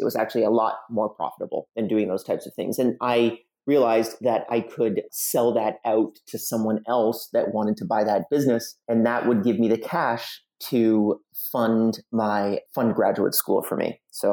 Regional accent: Canada; And our advantage in the market is I'm Canadian, so it's very cold here.

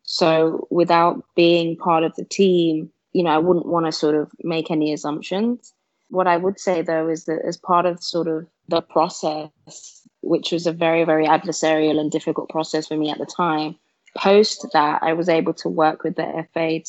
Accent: England, United Kingdom; I see myself as British as much as anyone else who's raised in England. But I'm also, you know, quite clearly Nigerian.

